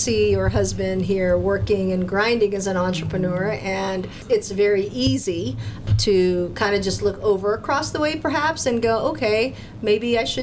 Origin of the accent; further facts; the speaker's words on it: United States; As a Filipino-American, I share in the challenges you face in procurement